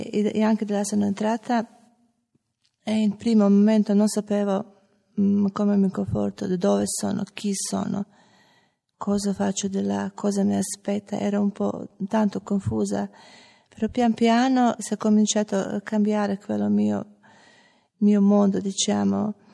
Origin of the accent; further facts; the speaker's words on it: Zagreb, City of Zagreb, Croatia; Italian is a second language; ho 44 anni, vengo dalla Zagabria, Croazia, sono madre, tre figli, sposa, tossicodipendente, alcolica.